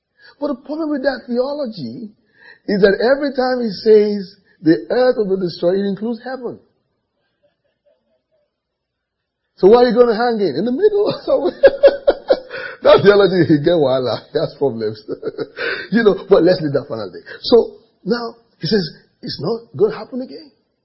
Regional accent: Nigeria; I'm Nigerian. I can't speak Hebrew.

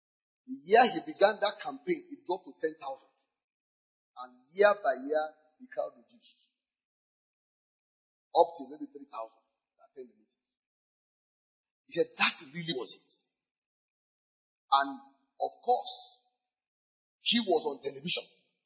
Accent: Kenya; I said, I'm a Kenyan man.

